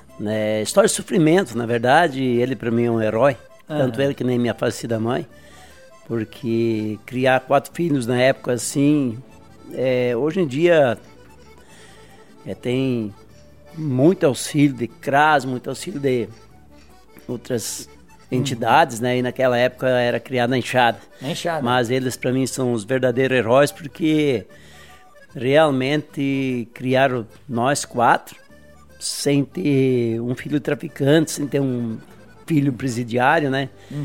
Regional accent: Nova Esperança, Paraná, Brazil; born or raised there; also born or lived in Itapejara do Oeste

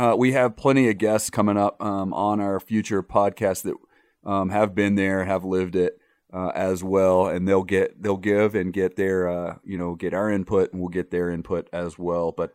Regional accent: Nashville, Tennessee, United States; In the great city of Nashville, my hometown.

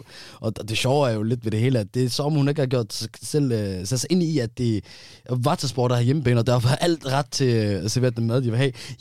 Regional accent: Aarhus, Central Denmark Region, Denmark; De har jo hjemmebane, et stenkasse fra, hvor jeg er vokset op i Gellerupparken

